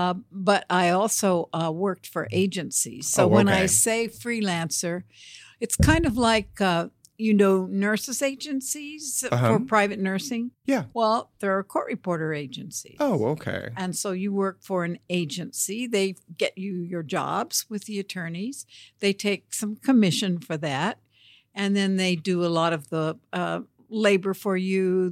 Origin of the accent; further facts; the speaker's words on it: Jefferson City, Missouri, United States; Well, I grew up in Jefferson City.